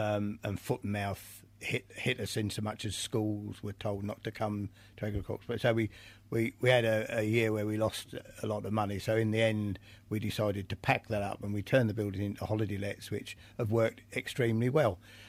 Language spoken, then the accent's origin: English; East of England, United Kingdom; I come from East Suffolk originally